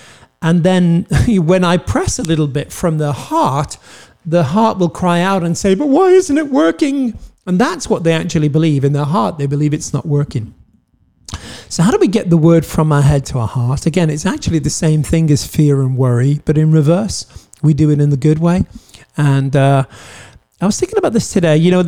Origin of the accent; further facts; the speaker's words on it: Wales, United Kingdom; I'm Welsh.